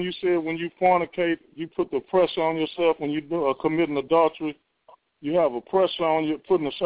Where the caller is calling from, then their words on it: Dallas, Texas, United States; Yes, this is … I'm calling from Dallas